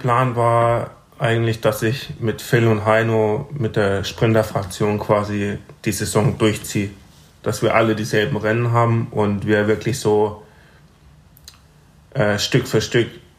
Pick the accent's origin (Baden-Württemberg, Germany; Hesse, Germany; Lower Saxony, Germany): Baden-Württemberg, Germany; Breisach; also born or lived in Freiburg; Ich bin hier geboren und in Breisach aufgewachsen.